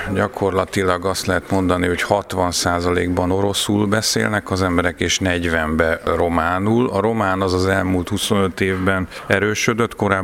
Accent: Budapest, Hungary; now in Moldova; a moldáviai Belcből jöttem, eredetileg Budapestről, de most kint dolgozom Moldáviában

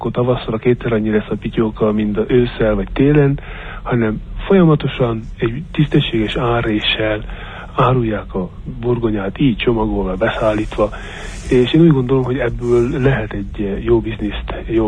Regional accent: Harghita, Romania; mert én Csíki székely vagyok

